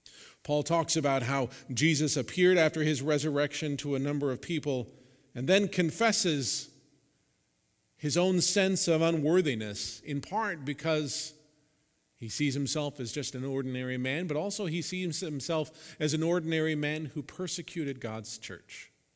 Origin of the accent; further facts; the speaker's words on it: Santa Clarita, California, United States; I grew up, I told you that I grew up in Santa Clarita. This was actually before we moved to Santa Clarita, because we moved to Santa Clarita when I was 7. We hadn't been in the state of California that long because I was born in another state.